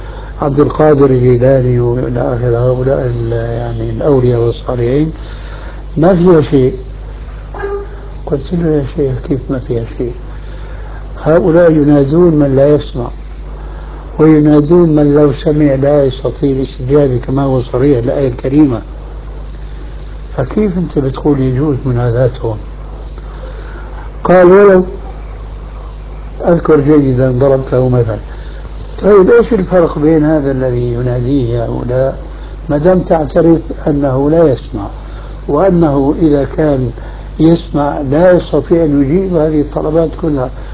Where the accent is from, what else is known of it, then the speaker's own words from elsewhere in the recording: Syria; كذلك عندنا في سوريا إلى أفراد قليلين جدا.